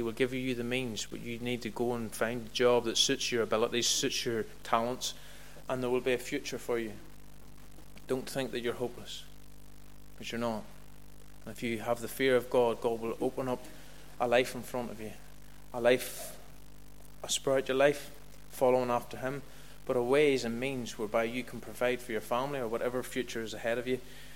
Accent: Kilkeel, Northern Ireland, United Kingdom; I'm 39 now. Whenever I was in my teens, in fourth and fifth year in school, I was brought up in Kilkeel

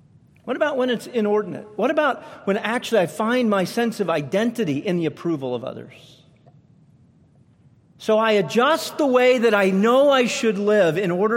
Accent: Nova Scotia, Canada; where I grew up in Nova Scotia, behind my house, my father had about an acre of a garden.

